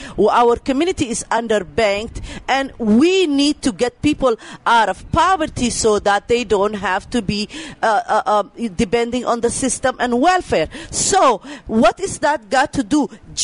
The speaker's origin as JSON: {"language": "English", "country": "Somalia", "said": "Yeah, I'm from Somalia"}